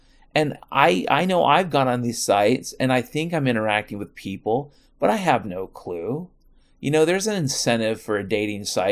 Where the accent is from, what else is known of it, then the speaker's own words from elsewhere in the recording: Washington, United States; born there; I can tell you I was born in Washington State a long time ago. I'm almost 50 years old.